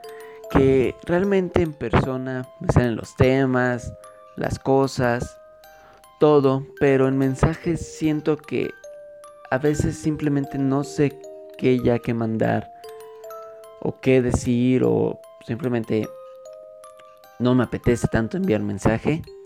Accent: Mexico City, Mexico; de Ciudad de México de nuevo

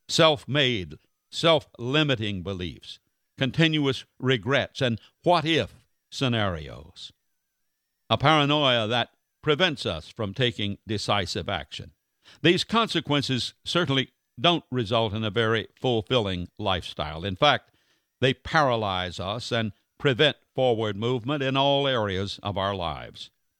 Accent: North Carolina, United States; I've previously revealed that I grew up poor in Wilson County, North Carolina.

